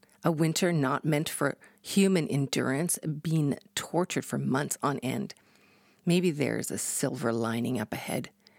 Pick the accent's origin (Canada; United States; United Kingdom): Canada; a lot of people when they talk to me about being, because I'm Canadian, oh, it must be so cold there